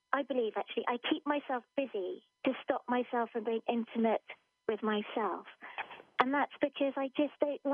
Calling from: London, United Kingdom

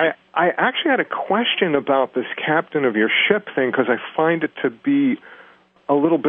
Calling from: Boston, Massachusetts, United States; I'm calling from Boston, where it is cold and rainy

